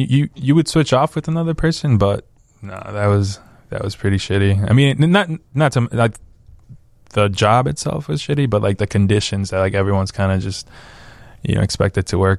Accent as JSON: {"language": "English", "country": "Belize", "tie": "born or raised there", "said": "I grew up in Belize, so like you have all these plants right outside."}